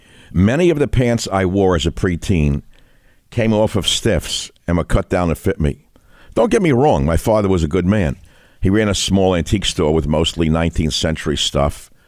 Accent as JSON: {"language": "English", "town": "Bronx", "region": "New York", "country": "United States", "tie": "born or raised there", "said": "growing up in the Bronx as I did, I was the man-child in the promised land."}